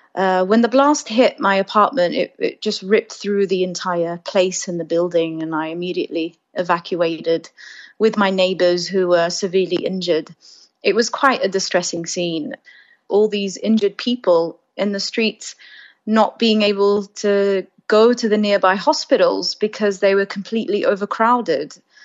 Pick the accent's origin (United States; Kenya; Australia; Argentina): Australia; I'm Lebanese Australian